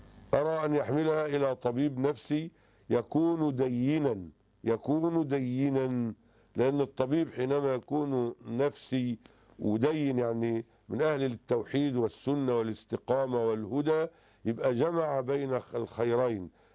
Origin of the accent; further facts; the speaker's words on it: Egypt; ولكن عندنا في مصر وفي سوريا وفي الكويت يأخذون بما يسمى بالوصية الواجبة